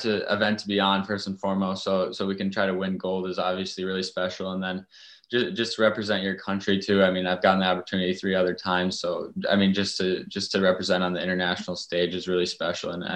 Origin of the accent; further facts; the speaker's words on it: Minnesota, United States; just growing up in Minnesota, I always felt like if I ever got the opportunity to play there, that I'd take it in a heartbeat